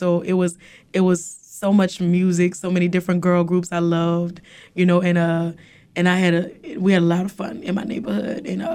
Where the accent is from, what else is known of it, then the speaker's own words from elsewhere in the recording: New Orleans, Louisiana, United States; I mean, I grew up in New Orleans in the 8th Ward, and I grew up on Music Street, 8th Ward.